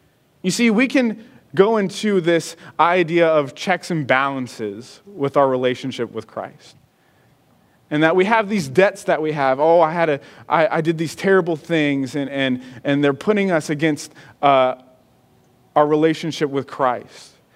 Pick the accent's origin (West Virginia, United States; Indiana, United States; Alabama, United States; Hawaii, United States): West Virginia, United States; I'm Italian. I'm a fan of the Pittsburgh Steelers. Sorry. I grew up in West Virginia. I'm proud of it.